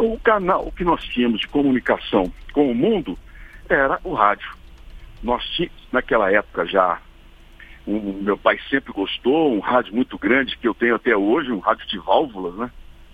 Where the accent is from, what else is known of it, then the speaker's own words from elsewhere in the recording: Braúnas, Minas Gerais, Brazil; born there; numa cidade onde nasci, que é Braúnas, no leste do estado